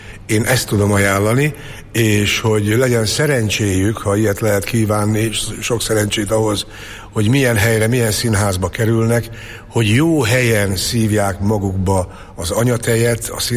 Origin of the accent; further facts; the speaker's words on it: Békéscsaba, Békés, Hungary; born there; Ugye a szülővárosom Békés Csaba, ott is van színház.